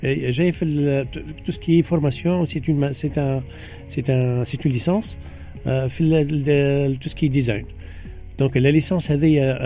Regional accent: Tunisia; كما احنا عندنا في تونس تكنوبول غزاله

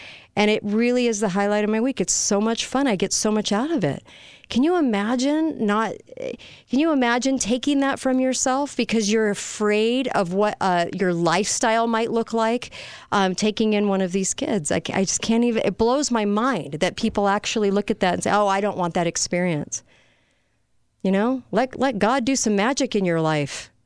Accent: United States; And this is why I'm an American and I live here.

